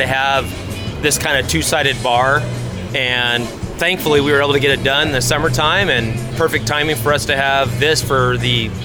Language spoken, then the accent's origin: English; Portland, Oregon, United States; I was born and raised in Portland, and don't hold that against me.